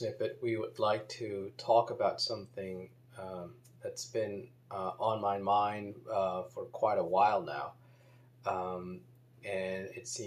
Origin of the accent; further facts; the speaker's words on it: Baltimore, Maryland, United States; I grew up in Baltimore in Maryland, and I used to be a University of Maryland Terrapins fan.